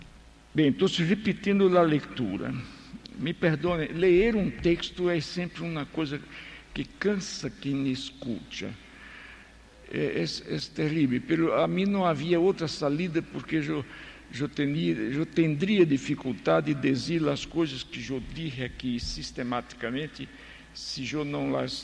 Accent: Recife, Pernambuco, Brazil; Spanish is a second language; Y Recife, mi tierra, es una ofensa andar con esto

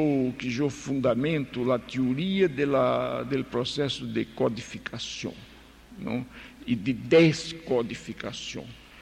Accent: Recife, Pernambuco, Brazil; Spanish is a second language; Y Recife, mi tierra, es una ofensa andar con esto

